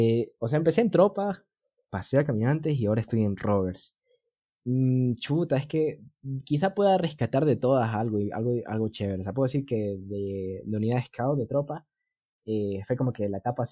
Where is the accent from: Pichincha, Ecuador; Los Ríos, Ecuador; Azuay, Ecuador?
Pichincha, Ecuador; Quito; now in Tena, Ecuador; ahorita estoy estudiando ingeniería en biotecnología y tuve que moverme de ciudad. Ahorita estoy estudiando en una ciudad en la Amazonía que se llama Tena y mi ciudad natal siempre ha sido Quito, a pesar de que también me he estado moviendo siempre a la costa